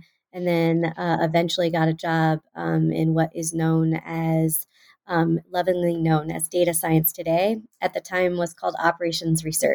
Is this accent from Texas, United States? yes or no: yes; Houston, Texas, United States; So I grew up in the Cyfair area, and so I went to Cypress Falls High School in Houston.